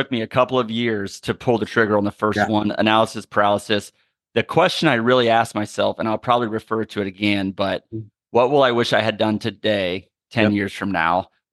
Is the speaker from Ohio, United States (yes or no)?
yes; Ohio, United States; I'm from Ohio, married to my wife, Marsha.